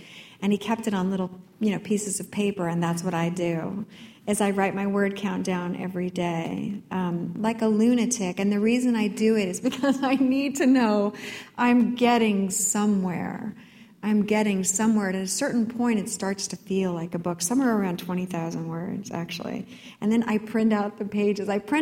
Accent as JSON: {"language": "English", "region": "California", "country": "United States", "tie": "born or raised there", "said": "You know, I grew up with horses in the Central Valley in California, but I was like a cowgirl."}